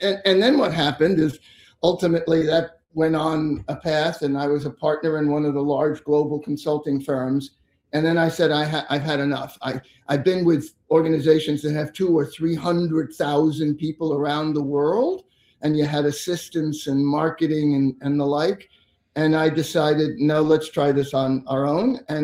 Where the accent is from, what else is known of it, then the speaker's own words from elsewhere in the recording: Brooklyn, New York, United States; I was born and raised in Brooklyn.